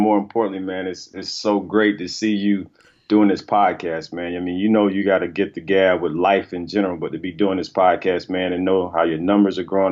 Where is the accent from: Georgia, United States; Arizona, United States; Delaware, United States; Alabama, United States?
Alabama, United States; Skipperville; now in Los Angeles, United States; I'm a dude from Skipperville, Alabama, that's currently living in Los Angeles, man, pursuing this thing called a dream.